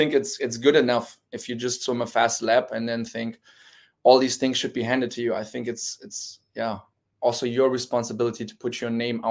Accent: Germany; I grew up in Germany. I swam in Germany for a while, made my first junior European team there. So I got my base in Germany

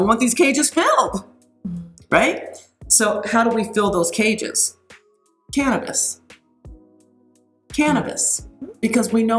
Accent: Colorado, United States; I grew up here in Colorado

